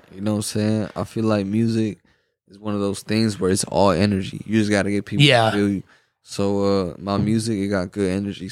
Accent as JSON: {"language": "English", "town": "Minneapolis", "region": "Minnesota", "country": "United States", "tie": "born or raised there", "said": "Yeah, I grew up in Minneapolis."}